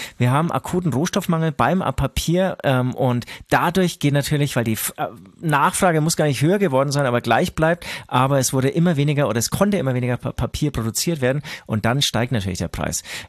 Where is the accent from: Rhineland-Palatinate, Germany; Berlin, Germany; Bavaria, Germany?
Bavaria, Germany; Herzogenaurach; now in Munich, Germany; ich komme aus Herzogenaurach, das ist natürlich ein kleiner Ort, wo vielleicht auch alles ein bisschen, was heißt vielleicht, mit Sicherheit alles günstiger war als hier in München.